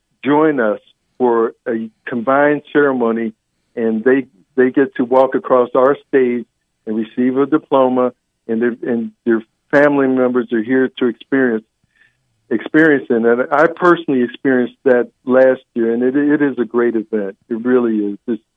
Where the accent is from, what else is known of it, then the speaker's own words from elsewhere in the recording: Philadelphia, Pennsylvania, United States; And, you know, I'm a Philly guy. I'm originally from Philadelphia.